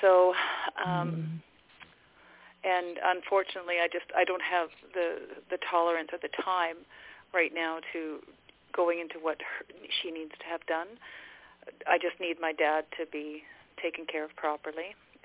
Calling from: Vancouver, British Columbia, Canada; Mom, from Canada, from Vancouver area in BC.

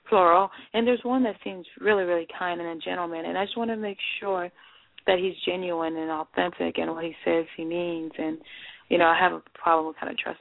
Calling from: North Carolina, United States; I'm calling from the state, North Carolina.

